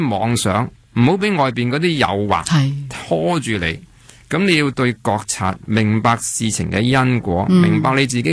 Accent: China; 即係我哋中国人有句说话叫小心驶得万年船。

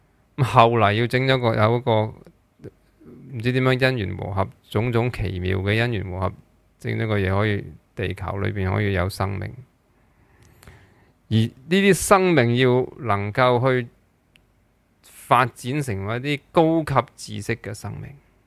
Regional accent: China; 咁一路向以嚟，我哋中国人都系咁噶嘛。

